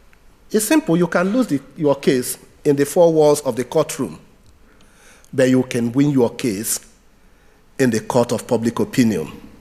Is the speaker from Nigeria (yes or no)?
yes; Nigeria; working with me as a Nigerian lawyer.